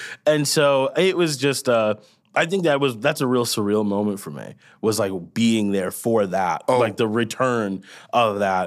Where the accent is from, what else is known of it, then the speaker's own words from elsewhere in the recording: Rosemount, Minnesota, United States; I was raised in Rosemont, Minnesota. We come here all the time. This was like one of the cool places to go.